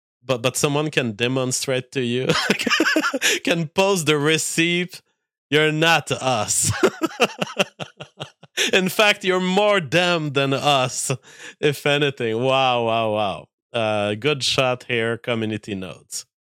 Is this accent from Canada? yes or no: yes; Canada; But the fact is, being a Canadian